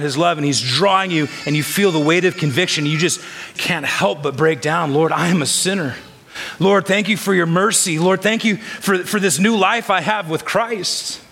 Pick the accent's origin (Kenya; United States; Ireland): United States; California; I was growing up in the Bay Area of California, there was a sports radio show called KNBR 680, greatest sports channel on the planet.